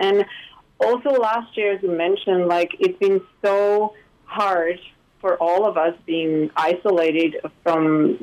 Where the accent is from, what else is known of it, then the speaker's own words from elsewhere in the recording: Slovakia; moved away; because we are both from Slovakia